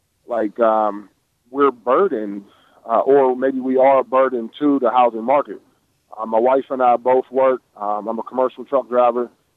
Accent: Pittsburgh, Pennsylvania, United States; But the thing is, I'm from the Hill District. I can't afford to live there because I don't qualify for low-income housing.

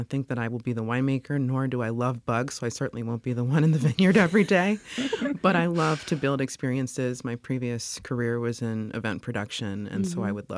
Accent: Boston, Massachusetts, United States; also born or lived in New York City; I grew up outside of Boston and lived in New York City for a number of years and then moved home to Boston to never leave home again.

